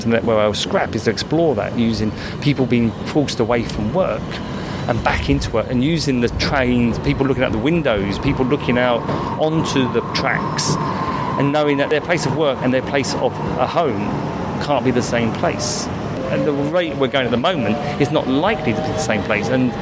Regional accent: Peckham, London, United Kingdom; And I come from Peckham.

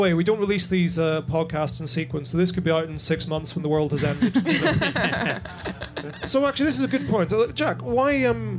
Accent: Ireland; as an Irishman, I cannot say it makes you more honest.

